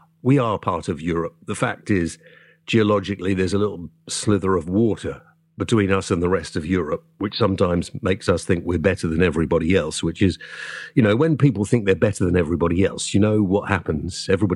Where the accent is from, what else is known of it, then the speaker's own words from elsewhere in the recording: Wales, United Kingdom; as a Welshman myself, but from the proper part of Wales in the south